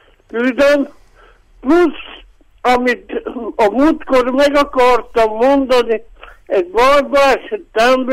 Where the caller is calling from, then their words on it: Miercurea Ciuc, Harghita, Romania; Csíkszeredából vagyok